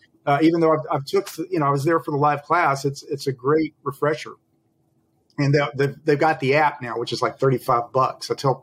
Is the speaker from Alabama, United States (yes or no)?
yes; Alabama, United States; at a small, you know, small town like I grew up in Alabama.